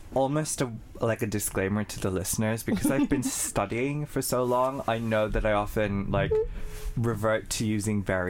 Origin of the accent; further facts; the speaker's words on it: Bangladesh; And I'm from Bangladesh. I was raised in a Muslim household. So culturally, I definitely identify as Muslim. I still celebrate things like Eid, but I'm not a practicing Muslim.